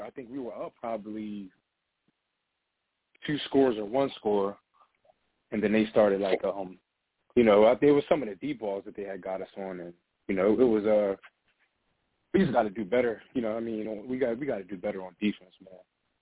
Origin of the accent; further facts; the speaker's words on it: Camden, New Jersey, United States; I'm from Camden myself, so, you know.